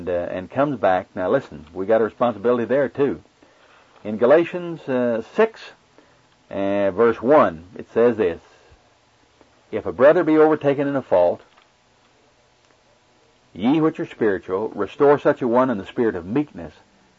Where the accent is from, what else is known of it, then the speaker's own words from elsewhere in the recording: Oklahoma, United States; accent: Oklahoma; I hope that my Oklahoma accent has not been too difficult for you to understand.